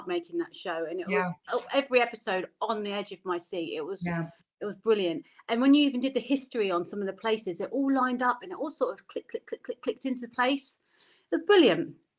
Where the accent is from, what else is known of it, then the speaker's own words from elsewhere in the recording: England, United Kingdom; No, I'm English.